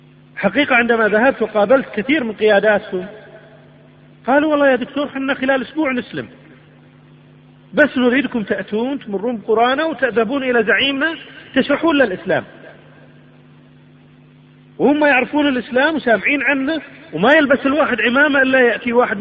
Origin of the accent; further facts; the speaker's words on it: Kenya; ليس هذا عندنا في كينيا